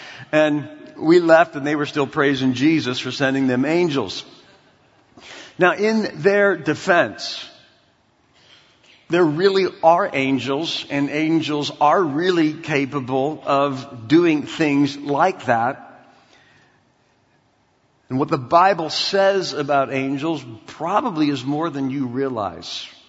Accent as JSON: {"language": "English", "town": "Canton", "region": "Ohio", "country": "United States", "said": "I'm from Canton, Ohio."}